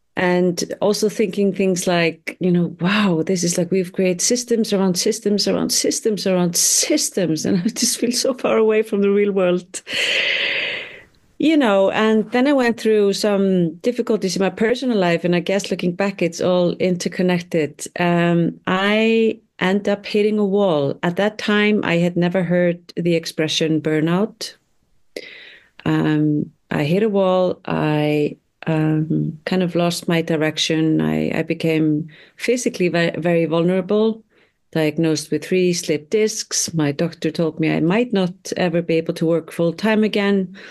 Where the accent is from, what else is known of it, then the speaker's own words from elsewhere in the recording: Iceland; I'm from Iceland. I divide my time between Reykjavik and Berlin in Germany.